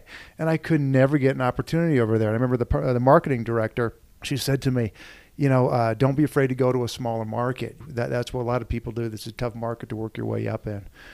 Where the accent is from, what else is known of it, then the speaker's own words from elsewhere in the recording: California, United States; I was like, well, I'm from Southern California.